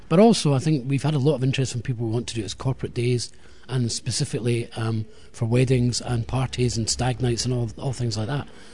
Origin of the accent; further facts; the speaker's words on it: Edinburgh, Scotland, United Kingdom; now in Glasgow, United Kingdom; because I'm actually from Edinburgh, but I've lived here for 20 years now.